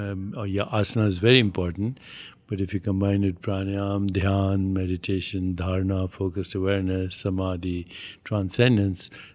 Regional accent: India; So I resent this trying to own, even though I'm Indian, you don't own knowledge or wisdom.

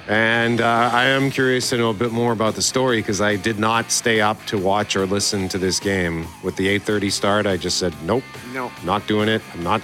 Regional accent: Transcona, Manitoba, Canada; I grew up in Transcona, proud Transconian

